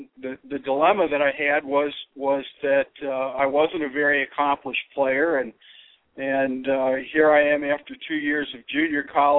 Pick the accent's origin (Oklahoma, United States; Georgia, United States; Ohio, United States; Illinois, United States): Illinois, United States; Rockford; I grew up in Rockford, Illinois, about an hour west of Chicago, good sized city, the second largest city in Illinois behind Chicago